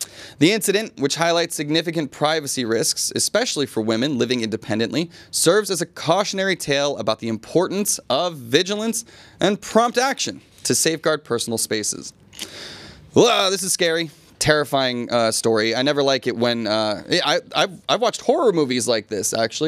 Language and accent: English; United States; Now, as an American, this is a big issue, obviously, in America